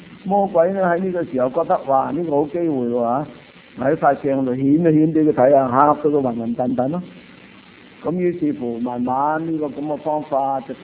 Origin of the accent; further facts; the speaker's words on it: China; 咁我哋中國人咧，古代是拜天嘅